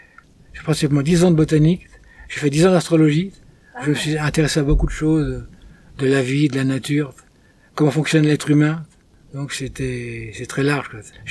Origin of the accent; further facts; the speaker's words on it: Argenteuil, Île-de-France, France; born there; moved away as an adult; also born or lived in Ariège; je viens alors physiquement d'Île-de-France, à côté de Paris, je suis né à Argenteuil, après, et énergétiquement, je pense que je viens d'ailleurs